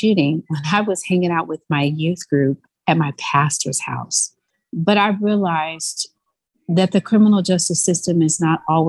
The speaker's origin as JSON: {"language": "English", "town": "Gary", "region": "Indiana", "country": "United States", "tie": "born or raised there", "said": "I grew up in an area that was pretty much defined by high crime, high unemployment, gun violence, robberies."}